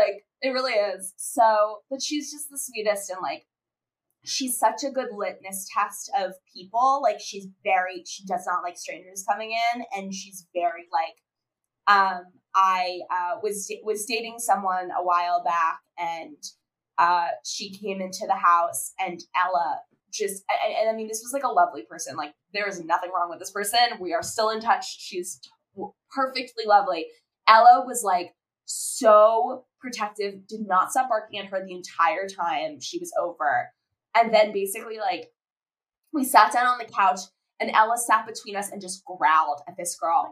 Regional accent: Florida, United States; Because we were, you know, Jewish girls growing up in South Florida

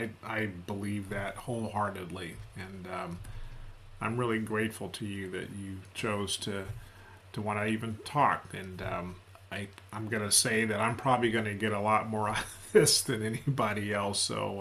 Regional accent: United States; Biographically wise, I'm 64 years old. I'm an American. I'm a Black American

